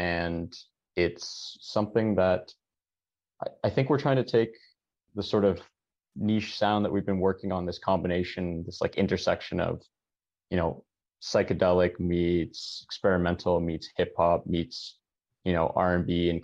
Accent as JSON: {"language": "English", "town": "Toronto", "region": "Ontario", "country": "Canada", "said": "I play bass in … We're from Toronto."}